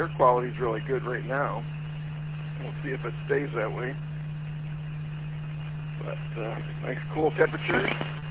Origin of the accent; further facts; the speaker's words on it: Fenton, Michigan, United States; Yeah, I grew up on Runyon Lake just south of Fenton.